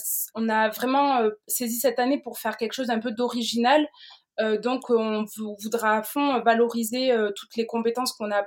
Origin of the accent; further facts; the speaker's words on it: Nouvelle-Aquitaine, France; j'ai 22 ans aussi. Je viens du sud-ouest, des Landes plus précisément. Donc j'ai toujours habité près de la mer